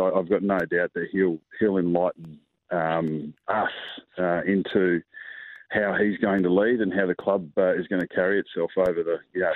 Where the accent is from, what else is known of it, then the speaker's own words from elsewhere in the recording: South Australia, Australia; born there; also born or lived in Northern Territory / Victoria; So I was born in South Australia. So I've always got a hail from South Australia. I've been a territory boy, but yeah, I've been in Victoria for 30 years. So whatever that is, I'm an Aussie.